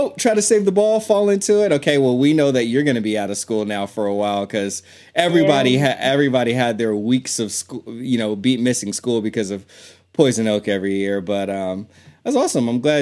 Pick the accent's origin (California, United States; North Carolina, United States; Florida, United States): California, United States; Monterey; I'm as people know, I'm from Monterey. Got my Monterey Bay Aquarium hat on right now.